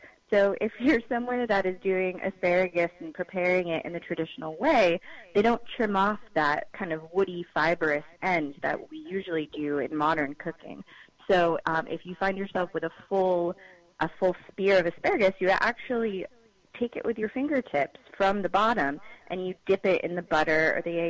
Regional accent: New England, United States; now in Austin, United States; I'm from New England initially, so the lobster I was very familiar with. But when I moved down to Austin, Texas, crawfish boils happen almost every weekend in the spring

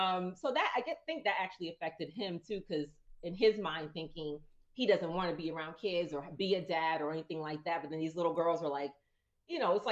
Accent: New Jersey, United States; I'm from Jersey.

